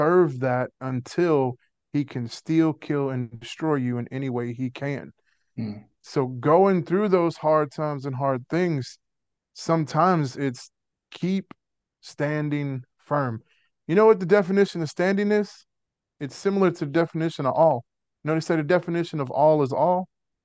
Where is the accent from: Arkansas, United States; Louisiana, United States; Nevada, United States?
Louisiana, United States; New Orleans; accent: Cajun; Grew up in New Orleans. Sometimes I have a Cajun accent, sometimes I don't.